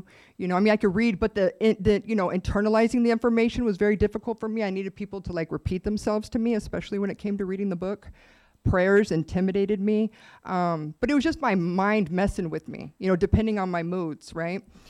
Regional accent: Chula Vista, California, United States; I grew up in Chula Vista for the first 10 years

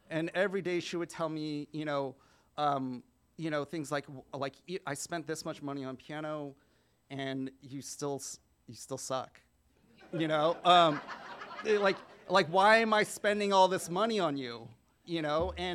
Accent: Palos Verdes, California, United States; So I grew up in Palos Verdes, which is upper class like suburb in Los Angeles, and my parents were Korean immigrants.

